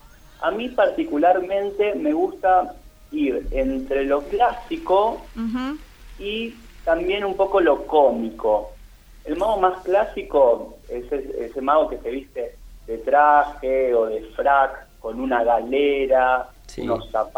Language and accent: Spanish; Buenos Aires, Argentina; yo soy de Buenos Aires, zona oeste. Yo vivo en Aedo.